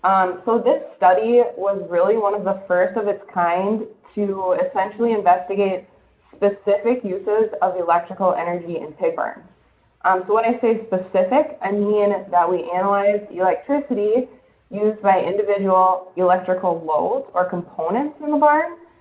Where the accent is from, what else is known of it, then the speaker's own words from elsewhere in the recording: Bemidji, Minnesota, United States; So I'm from Bemidji, Minnesota, and I went to the University of Minnesota Morris, which is located in Morris, Minnesota, and I got my bachelor's degree there.